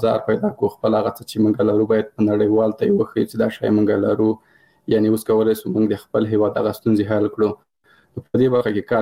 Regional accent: Paktia, Afghanistan; مثال زه د کابل د پکتیا يم،

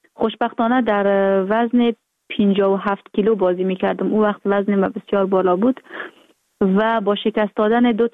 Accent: Afghanistan; now in France; بعد از اینکه از افغانستان آمدم

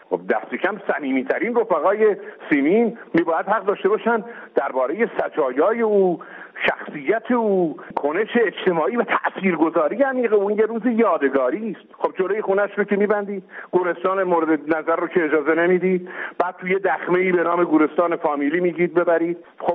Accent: Qazvin, Iran; بردمشون تو ولایتم در استان قزوین

